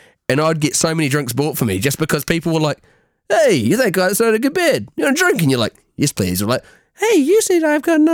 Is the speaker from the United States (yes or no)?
no; New Zealand; so am I. And they're like, no you're not. And you're like, I'm from New Zealand.